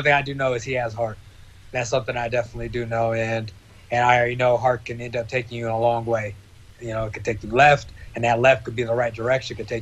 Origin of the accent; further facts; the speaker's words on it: Tyler, Texas, United States; Houston, okay. See, I was from Tyler, Texas.